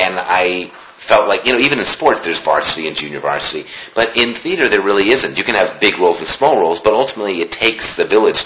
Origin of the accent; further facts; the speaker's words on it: Connecticut, United States; I was raised in Connecticut, and so it was about 45 minutes by train into New York City.